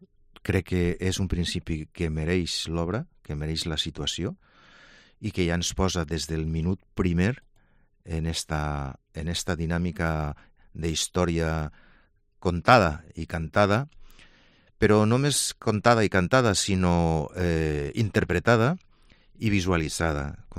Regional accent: Castellón de la Plana, Valencian Community, Spain; born there; now in Vila-real, Spain; jo sóc nascut també a Castelló, encara que ja l'empel de Villarreal ja comença a pesar més en anys

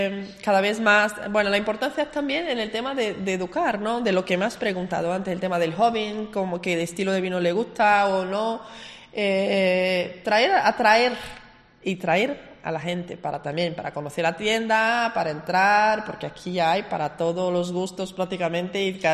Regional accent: Brazil; Y yo, como soy de Brasil, crecí mucho con esta cultura, ¿no?, de vinos argentinos.

